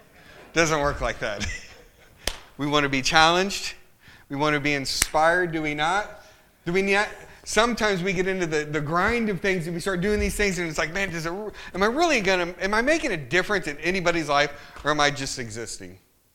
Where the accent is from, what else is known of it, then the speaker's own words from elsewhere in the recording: Illinois, United States; it was winter because I'm from Illinois, and it probably snowed about 2 feet that night.